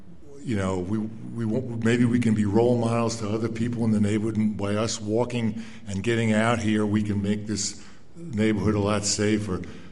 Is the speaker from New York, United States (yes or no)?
yes; Brooklyn, New York, United States; Now, I benefited tremendously growing up in Brooklyn, New York, from organized sports